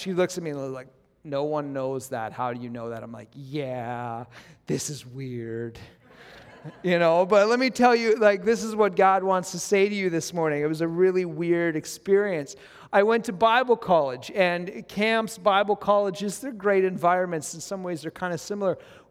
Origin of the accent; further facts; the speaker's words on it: Edmonton, Alberta, Canada; I grew up in Edmonton, and I went to Beulah Alliance Church